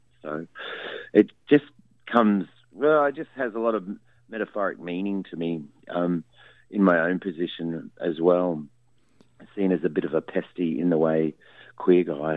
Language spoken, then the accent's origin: English; New South Wales, Australia; Well, I'm a Narigo person, so we're the snow people, so we come from the Snowy Mountains area.